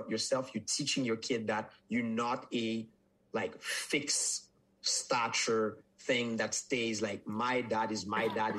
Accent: Pétionville, Ouest, Haiti; Like I remember growing up in Haiti and during embargo

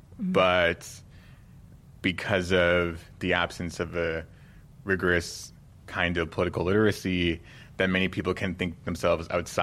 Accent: Driftpile Cree Nation, Alberta, Canada; I'm from the Drifpal Cree Nation, which is in Treaty 8 territory in northwestern Alberta.

